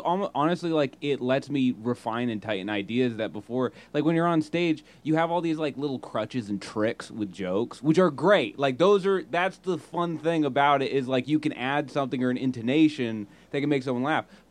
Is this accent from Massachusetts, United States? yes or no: yes; Buzzards Bay, Massachusetts, United States; Okay, like Buzzards Bay in Massachusetts.